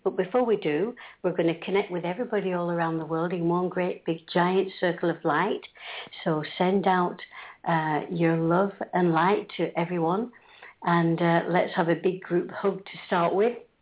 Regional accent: United Kingdom; I'm from United Kingdom myself. This is … speaking to you from near Liverpool.

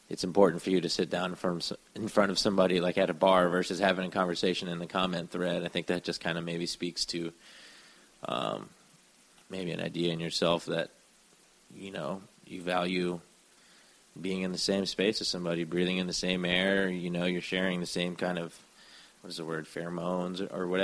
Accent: Philippines; I'm Filipino. I grew up Filipino, so we'd be eating, like, rice and eggs.

